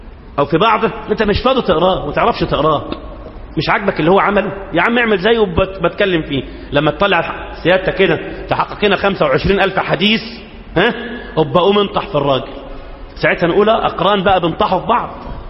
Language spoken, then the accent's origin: Arabic; Egypt; تعليم إيه اللي عندنا في مصر ولا في العالم الإسلامي كله على بعض؟